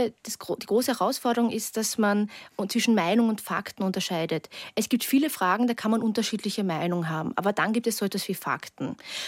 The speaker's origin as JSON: {"language": "German", "town": "Graz", "region": "Styria", "country": "Austria", "said": "Zum Beispiel, ich komme aus Graz, einer Stadt in Österreich."}